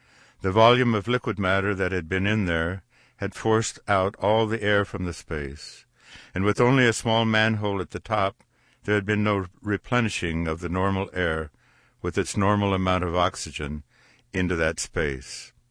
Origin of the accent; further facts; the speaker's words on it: Norton, Kansas, United States; By the end of that day, there was not a tear left in my hometown of Norton, Kansas.